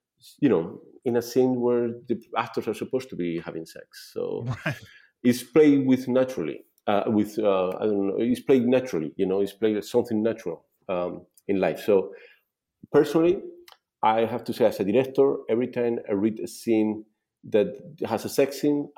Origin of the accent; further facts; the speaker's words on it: Spain; I'm from Europe. I'm from Spain.